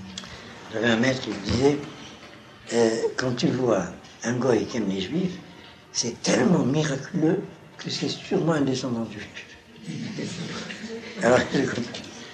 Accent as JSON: {"language": "French", "country": "Algeria", "tie": "born there", "said": "moi, ma patrie, c'était pas la France, c'était l'Algérie, puisque je suis né en Algérie."}